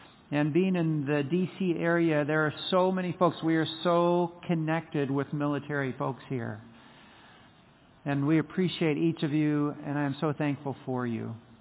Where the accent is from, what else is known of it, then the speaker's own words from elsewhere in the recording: Indiana, United States; And, you know, I grew up in Indiana. It was the Indy 500.